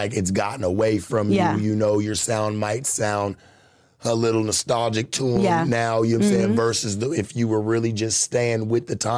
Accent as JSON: {"language": "English", "country": "United States", "said": "How do I know? I'm from the United States, baby. I know about all of these motherfuckers."}